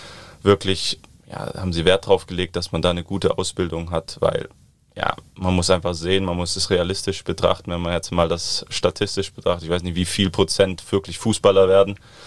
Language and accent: German; South Germany, Germany; aber ich komme ja eigentlich aus dem Süden des Landes, von daher vermisse ich meine Freunde dann schon, Familie auch